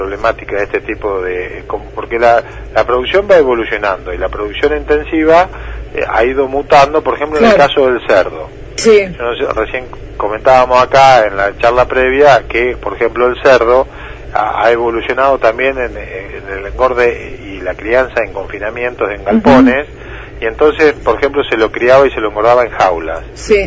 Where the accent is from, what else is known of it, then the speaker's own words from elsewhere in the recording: Saladillo, Buenos Aires Province, Argentina; Por ejemplo, yo soy de Saladillo, oriundo de Saladillo, bueno, en mi pueblo hay algunos establecimientos